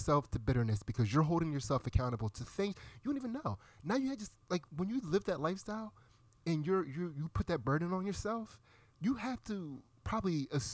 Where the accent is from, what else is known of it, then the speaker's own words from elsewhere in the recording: Pottstown, Pennsylvania, United States; growing up in Pottstown, it's a very racially mixed environment.